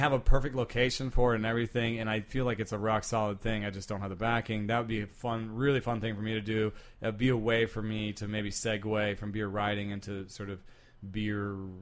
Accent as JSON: {"language": "English", "country": "Jamaica", "tie": "born or raised there", "also_born_or_lived": "Germany", "lives_now": "Palo Alto, United States", "said": "I grew up in Jamaica and Germany and places where we didn't have much money."}